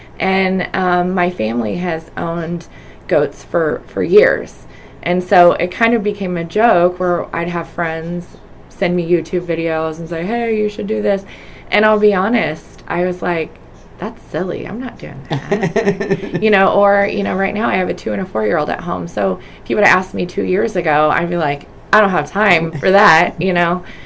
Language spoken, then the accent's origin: English; Columbia, Missouri, United States; I'm born and raised here in mid-Missouri. I'm from Columbia.